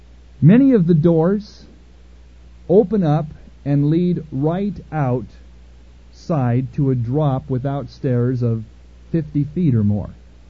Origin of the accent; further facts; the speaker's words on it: San Jose, California, United States; One of the most unusual homes ever constructed is in my hometown, San Jose, California.